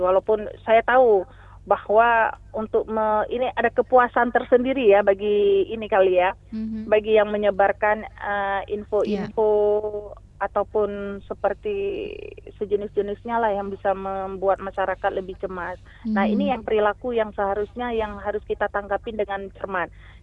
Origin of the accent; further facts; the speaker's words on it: Aceh, Indonesia; ternyata orang Indonesia, terutama kita orang Aceh, rasa kepeduliannya masih besar.